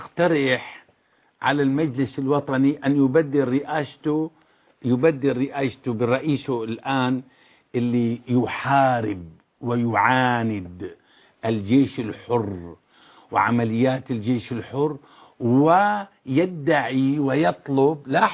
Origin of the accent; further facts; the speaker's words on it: Syria; العتبي عندنا في سوريا ناقص نعل